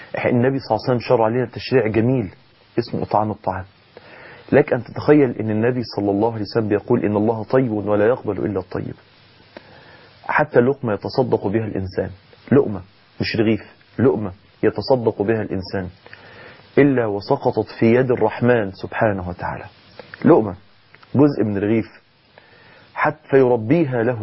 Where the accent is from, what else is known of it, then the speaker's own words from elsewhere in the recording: Egypt; بيعملوا شوربة عدس معروفة جدا عندنا في مصر, وينزلوا عند المستشفيات, مستشفيات جامعة المنصورة